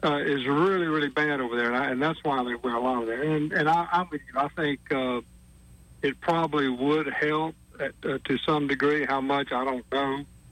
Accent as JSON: {"language": "English", "region": "the South", "country": "United States", "tie": "born or raised there", "said": "And growing up in the South, even then, the Civil War felt real. You know, we still said \"damn Yankees\" and things like that."}